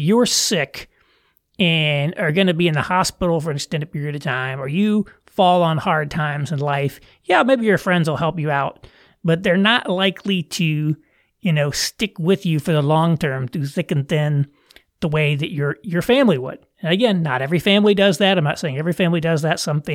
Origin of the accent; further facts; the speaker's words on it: Indiana, United States; moved away as an adult; So I left my hometown at age 18. I couldn't wait to get out. I grew up in a rural area in southern Indiana.